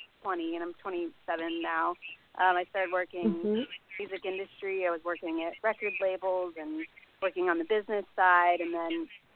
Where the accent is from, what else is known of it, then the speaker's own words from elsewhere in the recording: Ohio, United States; moved away as an adult; now in Los Angeles, United States; I grew up in Ohio, so when I moved to L.A. when I was, like, 18